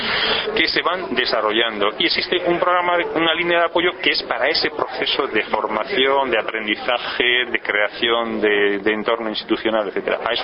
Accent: Basque Country, Spain; moved away; Como dato, yo vengo del País Vasco. En el País Vasco empezamos con los clústeres por a principios de los años 90.

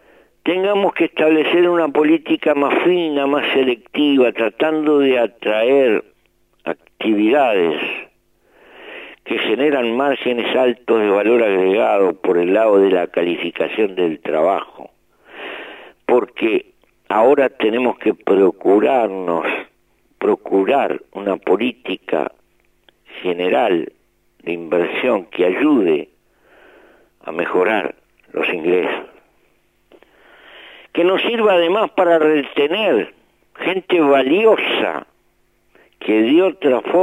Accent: Uruguay; hemos padecido como cualquier uruguayo las dificultades.

